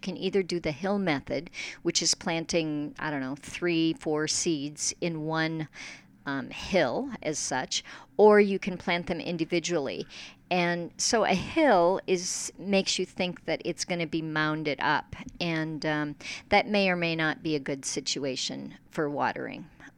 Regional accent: Minnesota, United States; Where I grew up in Minnesota, my mom would always plant like 3 or 4 squash

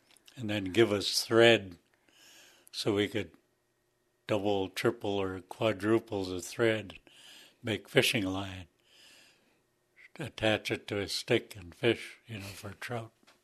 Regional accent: Kasaan, Alaska, United States; also born or lived in Tatitlek; So I was born up in Tetitlik, Alaska, which is in Prince William Sound.

